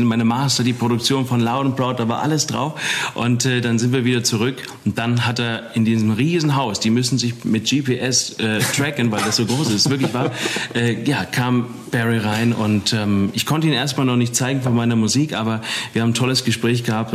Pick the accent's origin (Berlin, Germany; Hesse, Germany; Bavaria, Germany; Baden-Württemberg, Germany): Hesse, Germany; Eppstein; now in Los Angeles, United States; Von Eppstein nach Los Angeles ist es ein weiter Weg.